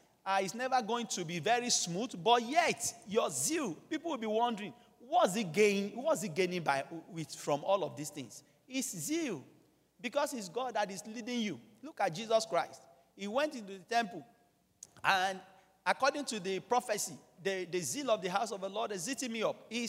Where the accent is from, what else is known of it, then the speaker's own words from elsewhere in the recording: Ilorin, Kwara, Nigeria; Coincidentally, I was born and raised in Ilorin, so I understand that very well.